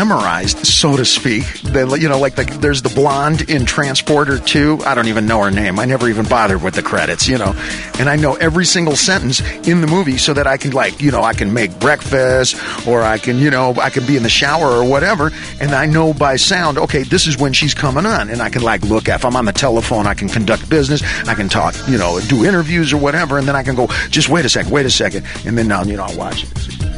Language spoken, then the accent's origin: English; Indiana, United States; The way she's shaped is like what I grew up with in Indiana